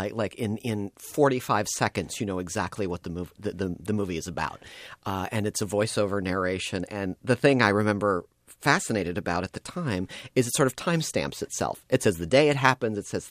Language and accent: English; Ann Arbor, Michigan, United States; I'm 43 and I grew up in Ann Arbor, Michigan, at a time when in pop culture, which I loved as much then as I do now, was mostly a coastal thing.